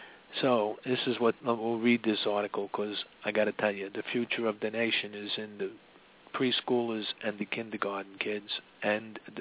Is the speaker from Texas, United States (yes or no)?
yes; Texas, United States; when I was a wee lad growing up in West Texas, public schools weren't all that bad.